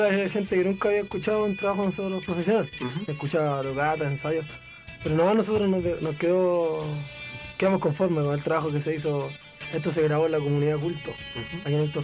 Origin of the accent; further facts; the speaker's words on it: Maipú, Santiago Metropolitan, Chile; yo siempre me voy a acordar de que nací en Maipú, uh-huh, y que crecí acá. Y a donde voy nunca se me olvida que soy de Maipú.